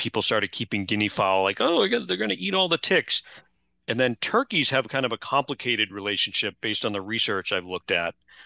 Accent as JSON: {"language": "English", "town": "Plymouth", "region": "Massachusetts", "country": "United States", "tie": "born or raised there", "said": "Like, I grew up on the Plymouth side where all the warm water gets blown across to the Cape every day because of the prevailing southwesterlies. And so I grew up in basically Maine water over there in Plymouth."}